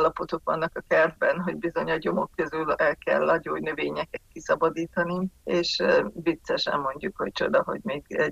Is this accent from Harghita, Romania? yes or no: yes; Miercurea Ciuc, Harghita, Romania; meg városi lakóként Csíkszeredából származok